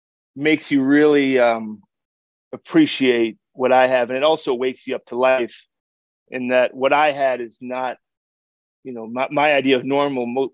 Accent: Danville, United States; my upbringing matters for that reason.

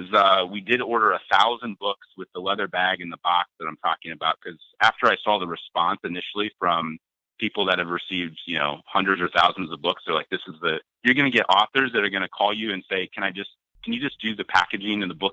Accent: Ohio, United States; I love sports, but basketball is my thing. I'm from Ohio, so the Cavs are playing.

